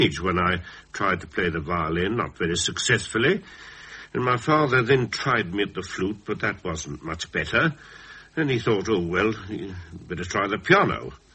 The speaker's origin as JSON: {"language": "English", "town": "Birkenhead", "region": "North West England", "country": "United Kingdom", "tie": "born there", "said": "No, I was born in Birkenhead."}